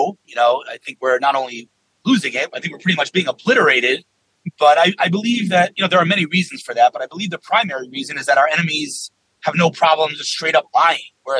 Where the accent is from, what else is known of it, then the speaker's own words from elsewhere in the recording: New York, United States; Yeah, I'm from New York, and the answer is absolutely not.